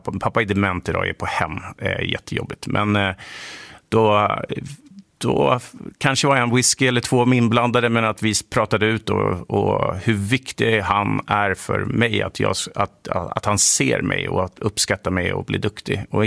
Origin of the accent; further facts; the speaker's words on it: Sundbyberg, Stockholm County, Sweden; Nej, men jag är uppväxt i Dubo, i ett litet samhälle utanför, i Sundbyberg.